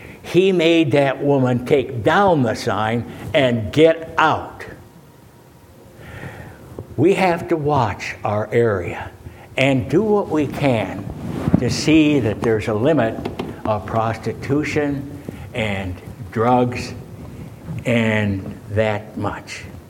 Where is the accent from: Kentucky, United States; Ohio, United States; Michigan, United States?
Ohio, United States; Akron; I was born in Akron, and I was raised in Akron, and I graduated from the University of Akron, Ohio.